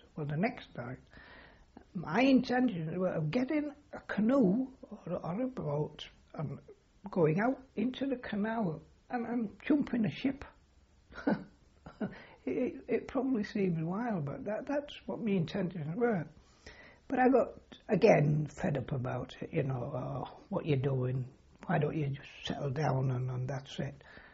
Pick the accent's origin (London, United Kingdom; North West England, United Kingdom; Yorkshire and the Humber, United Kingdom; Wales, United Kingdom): Yorkshire and the Humber, United Kingdom; York; Well, of course, they said to me, where are you from? You know, and I said, York. I didn't know whether they meant what garrison or what. But I said, York.